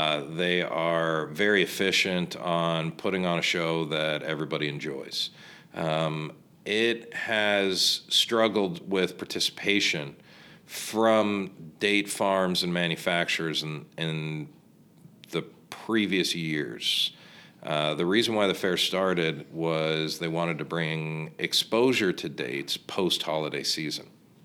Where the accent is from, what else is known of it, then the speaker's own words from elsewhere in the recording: La Quinta, California, United States; I was born and raised in La Quinta.